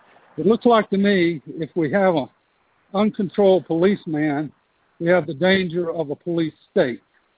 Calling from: Atlanta, Georgia, United States; I'm calling from Atlanta.

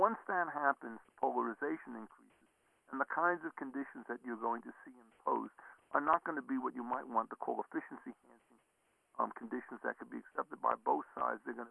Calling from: Boise, Idaho, United States; I'm speaking here from Boise, Idaho, a rock-ribbed place of conservative prudence, I suppose.

